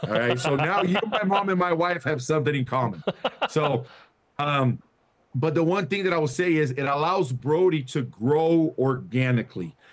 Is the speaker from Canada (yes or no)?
no; Brazil; moved away as an adult; also born or lived in Europe; growing up in Brazil, spending my professional career in Europe